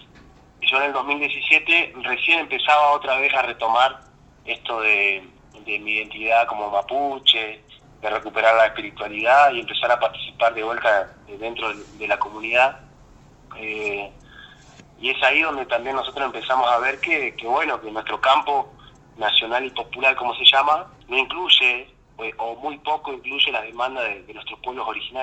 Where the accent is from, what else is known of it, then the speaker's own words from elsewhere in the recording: Maquinchao, Río Negro, Argentina; la JP Evita, que es mi pueblo, en Maquinchao.